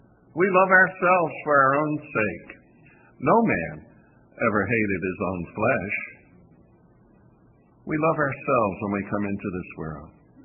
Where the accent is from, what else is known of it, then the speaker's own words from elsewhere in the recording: East Coast, United States; also born or lived in Lombard; If you're on the East Coast, like I grew up